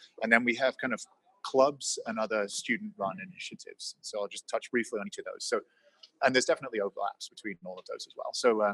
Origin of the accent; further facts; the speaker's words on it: United Kingdom; now in New York City, United States; I came to Haas from New York City, although I'm originally from the UK.